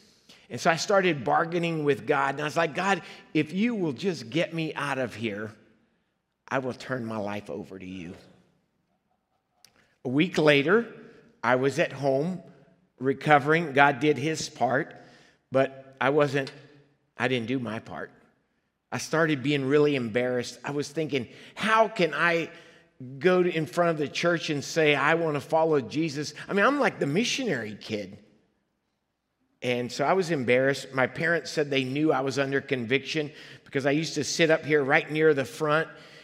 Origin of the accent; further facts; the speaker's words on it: Liberia; I grew up in Liberia, West Africa. When I was 4 years old, my parents, who felt the call to missions, decided we were going to Liberia, and I don't even remember that part, but off we went, and so I grew up in the jungles of Liberia.